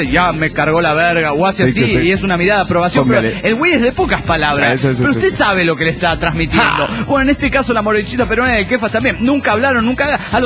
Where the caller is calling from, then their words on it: Nezahualcóyotl, State of Mexico, Mexico; de Nezahualcóyotl, México.